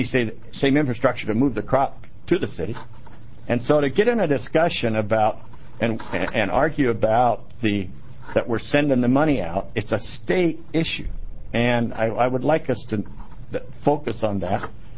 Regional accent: Washington, United States; I'm from Eastern Washington, and some of you know that.

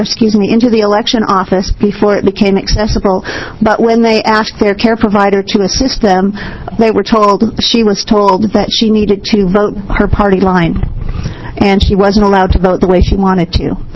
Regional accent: Eugene, Oregon, United States; I'm also from Eugene, Oregon.

